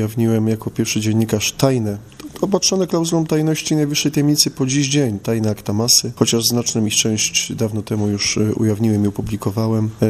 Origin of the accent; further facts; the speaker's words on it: Warsaw, Masovian Voivodeship, Poland; ja, który wychowywałem się na homiliach księdza Jerzego, cała moja rodzina, to była rodzina żoliborska, wszyscy chodziliśmy do tego kościoła i moja nieżyjąca matka i jej 3 siostry, moje ciotki, dziadkowie.